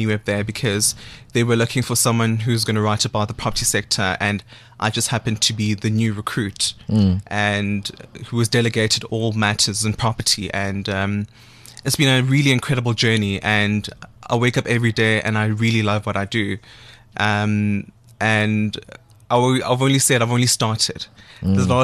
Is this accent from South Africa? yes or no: yes; Soweto, Gauteng, South Africa; born there; So the 20th of February 1992, that is when … was born, in Soweto, Dobsonville specifically.